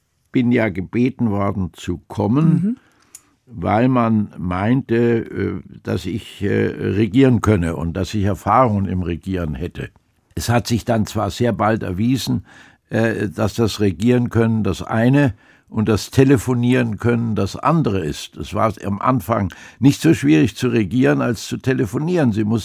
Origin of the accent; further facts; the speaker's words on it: Hesse, Germany; also born or lived in Lower Saxony / Baden-Württemberg; im Übrigen bin ich in Niedersachsen geboren, in Hessen aufgewachsen, in Baden-Württemberg habe ich studiert und meine Familie stammt aus Bayern.